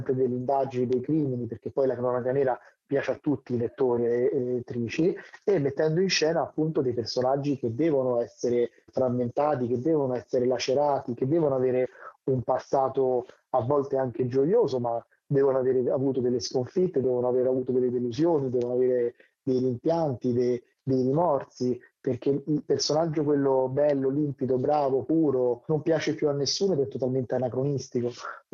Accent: Rome, Lazio, Italy; born or raised there

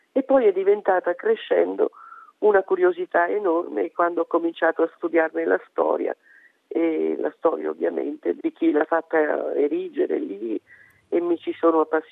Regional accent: Naples, Campania, Italy; born there; io sono nata a Capodimonte proprio di fronte alla Torre del Palasciano

